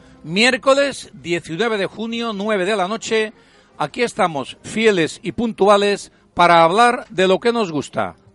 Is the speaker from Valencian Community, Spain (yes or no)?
yes; Sueca, Valencian Community, Spain; He de decir que … es de mi pueblo, de Sueca. Pueblo de ilustres compositores